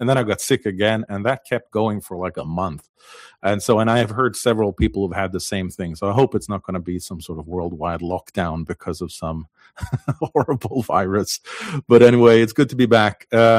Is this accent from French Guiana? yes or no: no; Faroe Islands; I'm from the Faroe Islands. The Faroe Islands is a very little country, 18 small islands in the middle of the Atlantic Ocean with about 57,000 people. It's a semi-autonomous part of Denmark.